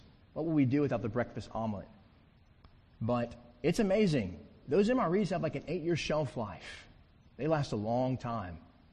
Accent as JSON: {"language": "English", "region": "South Carolina", "country": "United States", "tie": "born or raised there", "said": "I grew up in South Carolina. I would have thought, man, there's no way grass can survive that."}